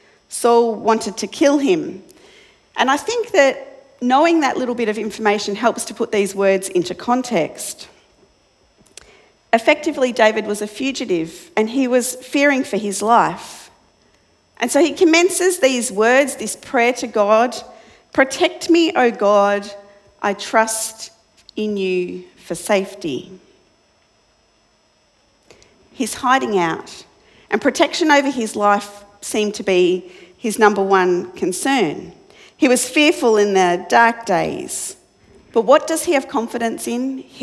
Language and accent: English; Melbourne, Victoria, Australia; I grew up in Melbourne, so no confidence in the weather.